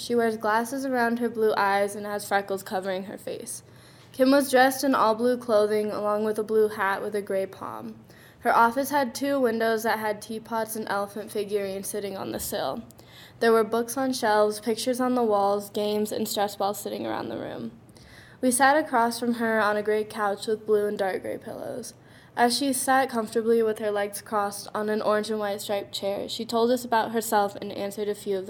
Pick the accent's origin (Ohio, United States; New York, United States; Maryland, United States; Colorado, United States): Colorado, United States; Carbondale; I grew up in Carbondale and Redstone, Colorado for my whole life.